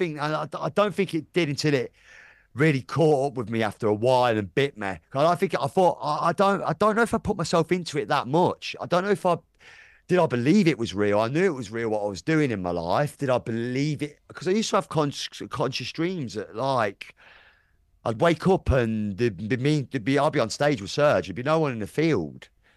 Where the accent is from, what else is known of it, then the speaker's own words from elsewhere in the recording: Blaby, East Midlands, United Kingdom; and I went to a shop in Blaby where I grew up in Leicester